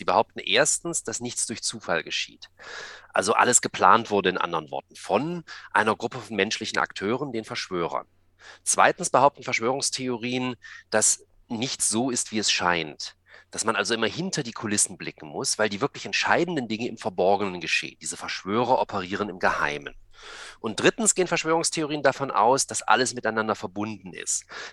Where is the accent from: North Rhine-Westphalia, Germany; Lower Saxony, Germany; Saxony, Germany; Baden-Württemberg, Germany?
Baden-Württemberg, Germany; also born or lived in Munich; now in Tübingen, Germany; Geboren in München, aufgewachsen auf der Schwäbischen Alb.